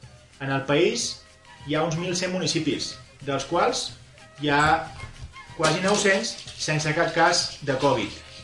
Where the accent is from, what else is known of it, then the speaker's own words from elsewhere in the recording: L'Escala, Catalonia, Spain; now in Bogotá, Colombia; sóc de l'Escala, però des de fa uns anys visc a Bogotà, la capital de Colòmbia, que té uns 8 milions d'habitants.